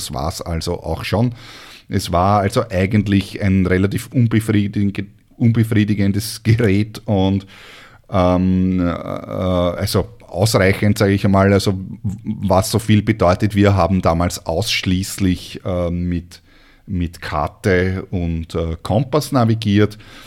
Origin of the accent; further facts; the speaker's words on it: Austria; Aufgewachsen bin ich ja in Österreich mit der Segeljolle auf dem See oder auf dem Fluss